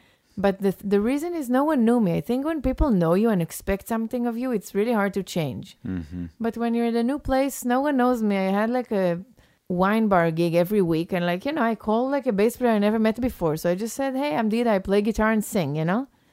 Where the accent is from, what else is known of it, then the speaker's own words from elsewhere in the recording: Israel; English is a second language; But what's happening these past few years in Israel is very hard for Israelis that I know and for me.